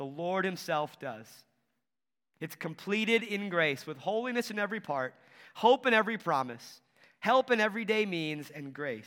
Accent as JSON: {"language": "English", "town": "La Crosse", "region": "Wisconsin", "country": "United States", "tie": "born or raised there", "said": "You know, we've talked before where I grew up in the La Crosse area, La Crosse, Wisconsin area, Winona, if you know that, but very, very hilly"}